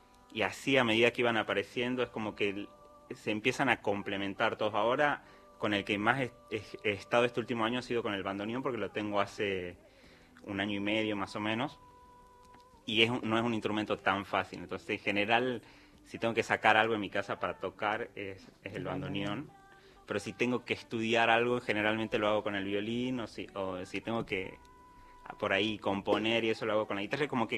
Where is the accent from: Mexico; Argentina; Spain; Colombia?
Argentina; Simoca, Tucumán; born there; now in Buenos Aires, Argentina; Nací en Simoca, un pueblo al sur, conocido en el folclore por algunas canciones. Y he nacido ahí en un paraje que se llama Valderrama, o sea, no en el pueblo.